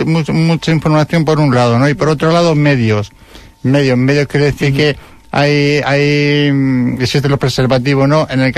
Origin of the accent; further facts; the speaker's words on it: Móstoles, Community of Madrid, Spain; Soy nacido de Móstoles, además, sí. Soy nativo.